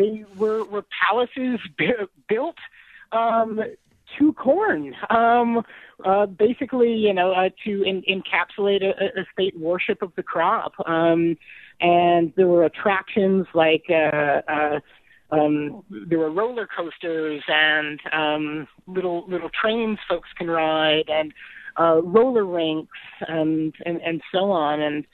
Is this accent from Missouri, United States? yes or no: no; Illinois, United States; I grew up on Jell-O salad, of course, in Illinois too, so I didn't necessarily associate it with Iowa.